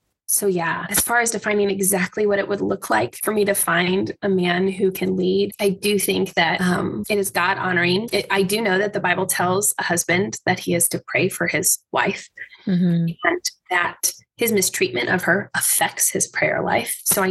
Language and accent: English; Midwest, United States; a combination of the fact that I grew up in the Midwest